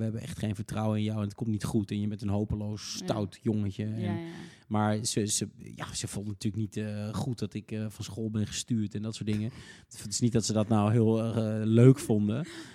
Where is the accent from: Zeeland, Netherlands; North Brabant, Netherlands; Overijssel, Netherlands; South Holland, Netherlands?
Overijssel, Netherlands; Diepenheim; de jongens uit het dorp waar ik vandaan kom. Die wilden allemaal in Diepenheim blijven.